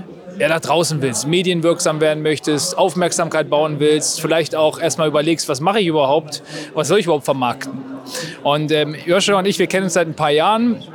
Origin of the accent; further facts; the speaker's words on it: Hannover, Lower Saxony, Germany; ich komme eigentlich aus Hannover hier mit dem Team